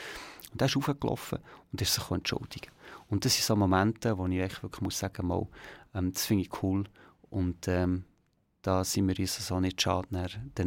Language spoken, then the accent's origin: German; Schlieren, Zurich, Switzerland; weil ich bin in Schlieren aufgewachsen und denke immer hinten rauf